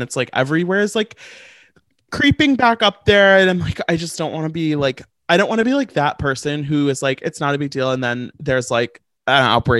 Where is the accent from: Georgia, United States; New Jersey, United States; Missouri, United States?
Missouri, United States; St. Louis; now in New York, United States; So I'm from St. Louis. I'm in New York right now.